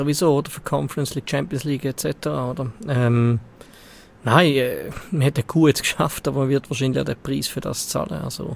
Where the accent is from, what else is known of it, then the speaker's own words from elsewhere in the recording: Valais, Switzerland; Gut als Walliser.